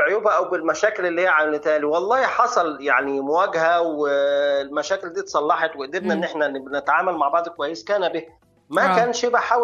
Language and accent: Arabic; Egypt; احنا عندنا في مصر مش يعني مش الثمان ساعات بيبقوا شغل